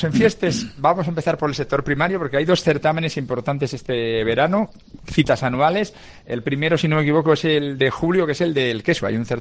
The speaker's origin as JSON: {"language": "Spanish", "town": "Mieres", "region": "Asturias", "country": "Spain", "said": "yo soy de campo, yo soy de Mieres y viví en Turón"}